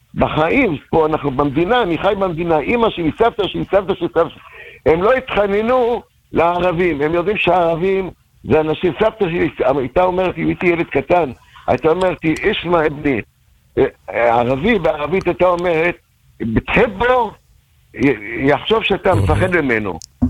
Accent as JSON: {"language": "Hebrew", "town": "Tel Aviv", "region": "Tel Aviv District", "country": "Israel", "tie": "born or raised there", "said": "לא, לא, בכל החיים שלי גדלתי בתל אביב."}